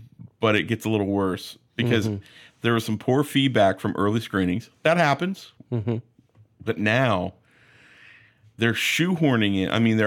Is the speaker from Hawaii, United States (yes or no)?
no; Atlanta, Georgia, United States; I'm from Atlanta.